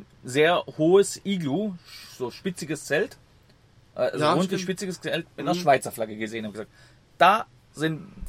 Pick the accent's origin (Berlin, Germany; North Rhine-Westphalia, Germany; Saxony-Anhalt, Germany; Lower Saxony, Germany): Berlin, Germany; Nee, wir kommen aus Berlin.